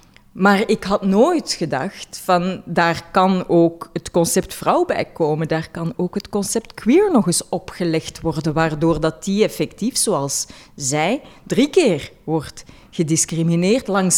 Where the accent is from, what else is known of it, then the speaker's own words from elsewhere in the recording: Zelzate, East Flanders, Belgium; Ik kwam uit een dorp, ik kwam uit Celzaten of all places.